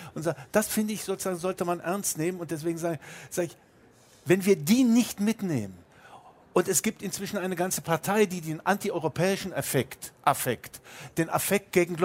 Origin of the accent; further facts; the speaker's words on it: Germany; Ich bin ja 1943 geboren, also in der Nachkriegszeit aufgewachsen in der DDR.